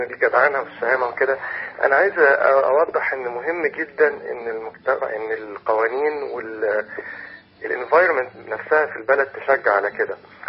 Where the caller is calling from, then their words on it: Canada; بتكلم من كندا.